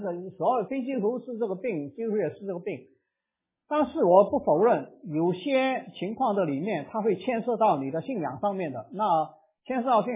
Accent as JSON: {"language": "Chinese", "country": "China", "said": "我们中国人对这个精神科跟这个心理的问题啊"}